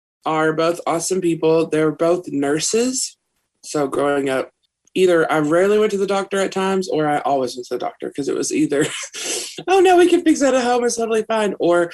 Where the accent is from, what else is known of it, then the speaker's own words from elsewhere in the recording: Harlan, Kentucky, United States; now in Corbin, United States; Technically, I was actually born in Corbin, Kentucky, which is where I live now. Well, I was raised in Harlan.